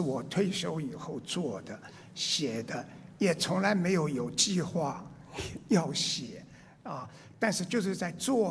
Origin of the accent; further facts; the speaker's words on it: Taiwan; also born or lived in Shanghai, China; now in Austin, United States; 那我祖籍是浙江，我在上海出生，不到一岁我们全家就到台湾去了那我过去20年，有20年是在美国做事，20年是在中国做事那我现在是住在 Austin 德州